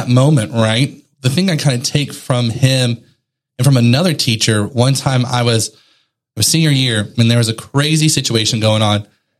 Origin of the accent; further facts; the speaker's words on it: Texas, United States; now in Bangkok, Thailand; my family in Texas, because I'm from Texas, listener, calls